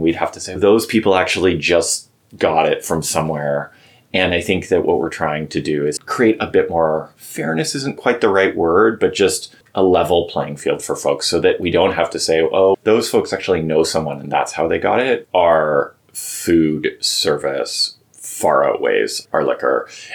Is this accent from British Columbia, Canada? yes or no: yes; British Columbia, Canada; So I grew up in British Columbia.